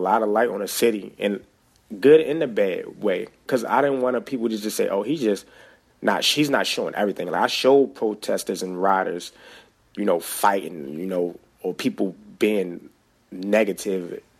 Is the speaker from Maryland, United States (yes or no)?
yes; Baltimore, Maryland, United States